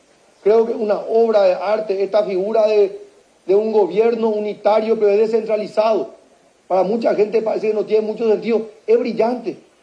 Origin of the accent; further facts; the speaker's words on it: Paraguay; ¿quién va a resolver los problemas del Paraguay si no somos nosotros los paraguayos?